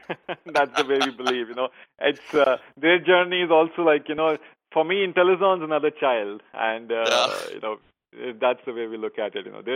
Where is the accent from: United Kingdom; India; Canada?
India; Before I moved to India to start Intellizon in 2007.